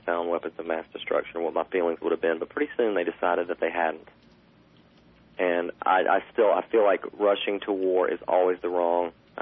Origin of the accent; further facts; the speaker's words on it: Mobile, Alabama, United States; now in Nashville, United States; I'm from Mobile, Alabama, and I live in Nashville now, so I've only made it almost to this Mason-Dixon line